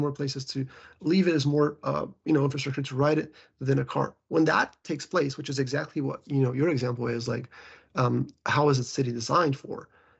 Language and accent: English; Brazil; I also lived in, you know, in Brazil, in my hometown, where it's dangerous to drive a bike because you don't have the appropriate lanes